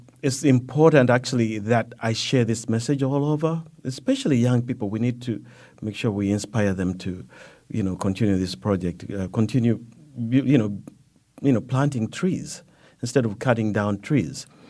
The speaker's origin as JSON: {"language": "English", "country": "Uganda", "tie": "born or raised there", "said": "growing up in Uganda where we lived right next to a big forest."}